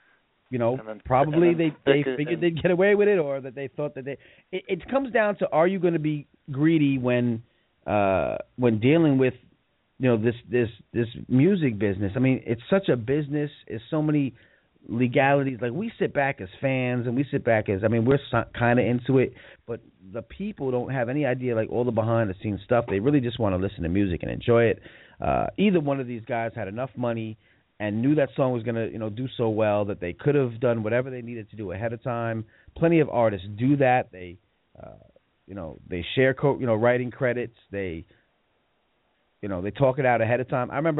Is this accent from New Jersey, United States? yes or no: no; Westbury, New York, United States; I grew up in Westbury, Long Island, so, you know, Hempstead is where he's from.